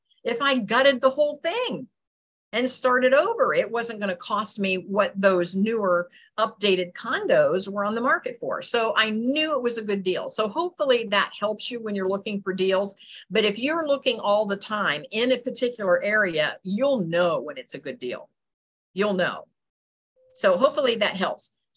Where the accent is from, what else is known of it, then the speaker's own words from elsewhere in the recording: Columbus, Ohio, United States; And I'm from Columbus, Ohio.